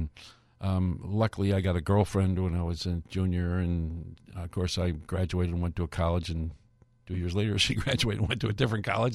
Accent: Wisconsin, United States; also born or lived in Oak Park; I was born in Oak Park, but immediately moved to northern Wisconsin. My dad was a logger. We lived in a log cabin

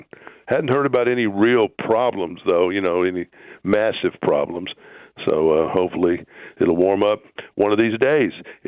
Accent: Montgomery, Alabama, United States; I mean, I'm from Montgomery, Alabama.

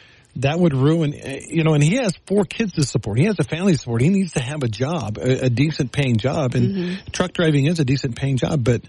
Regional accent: Texas, United States; I can tell you this, growing up in Texas, you did not address adults without a sir or a ma'am if you were under the age of 18.

